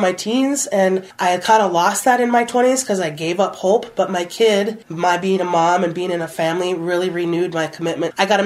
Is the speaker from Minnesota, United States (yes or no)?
yes; Bemidji, Minnesota, United States; Because we both had been born and raised in the Bemidji area and then gone off to live in Minneapolis and kind of see the city life, and both came back here for our different reasons.